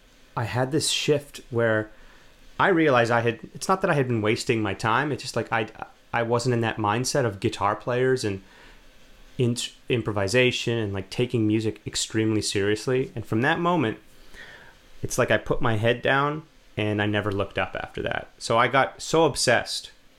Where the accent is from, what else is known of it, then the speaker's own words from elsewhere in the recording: Winnipeg, Manitoba, Canada; Winnipeg, Manitoba.